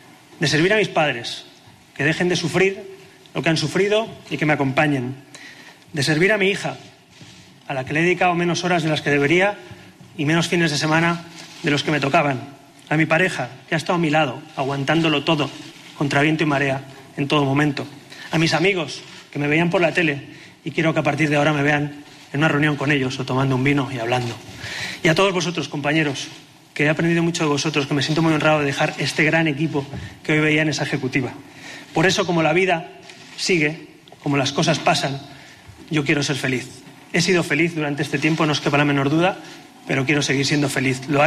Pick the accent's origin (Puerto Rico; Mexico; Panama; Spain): Spain; Catalonia; Llevo años peleando para que en mi tierra, en Cataluña, nos demos la mano